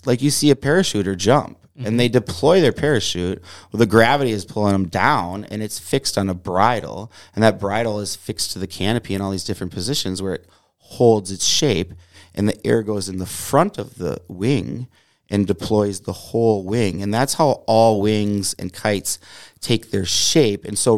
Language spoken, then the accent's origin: English; Watertown, Minnesota, United States; We grew up close to Lake Waconia in Watertown, Minnesota, there in Mare, where I grew up in Hollywood.